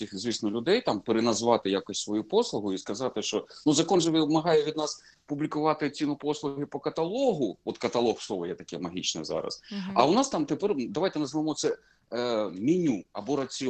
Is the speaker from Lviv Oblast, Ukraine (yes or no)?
no; Sumy, Sumy Oblast, Ukraine; now in Kyiv, Ukraine; А я сам сумчанин